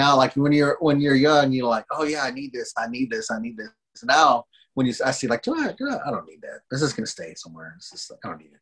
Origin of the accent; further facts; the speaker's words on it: the South, United States; born there; that's a Southern thing, you know, like because I was born in the South, and like that, you know, bluegrass sounds home to me.